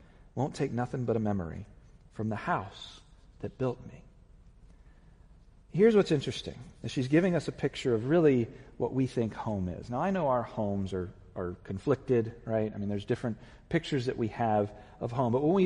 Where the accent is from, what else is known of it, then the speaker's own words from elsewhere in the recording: Virginia, United States; I'm from Virginia. I have an excuse, whatever.